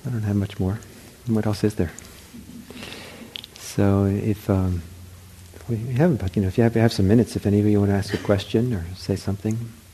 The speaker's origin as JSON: {"language": "English", "country": "Norway", "tie": "born or raised there", "said": "Not as dark as where I grew up in Norway, where, you know, you didn't even see the sun."}